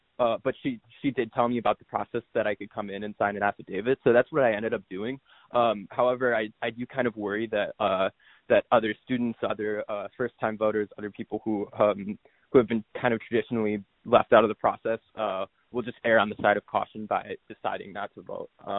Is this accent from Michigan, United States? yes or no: yes; New Buffalo, Michigan, United States; I'm from New Buffalo, and I'm a college student.